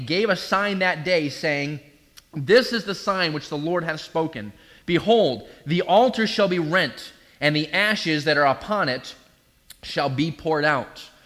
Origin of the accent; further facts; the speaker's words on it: New England, United States; See, I grew up in New England, and so I'm a Patriots fan.